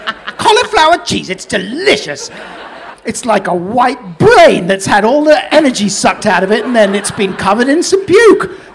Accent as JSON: {"language": "English", "region": "London", "country": "United Kingdom", "tie": "born or raised there", "lives_now": "Norwich, United Kingdom", "said": "Earl's Court. Okay. Yeah, off the Earl's Court Road."}